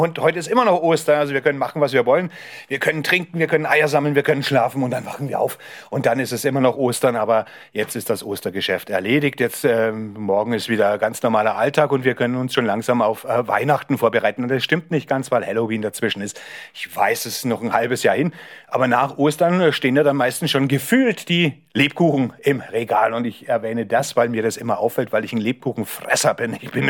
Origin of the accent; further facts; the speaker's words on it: Bavaria, Germany; Die heißt dann bei uns in Bayern Leberkuchen.